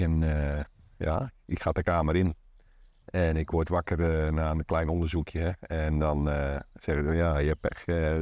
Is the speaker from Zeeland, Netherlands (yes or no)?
no; Rotterdam, South Holland, Netherlands; born there; Ik ben een Rotterdammer, omdat daar ben je geboren.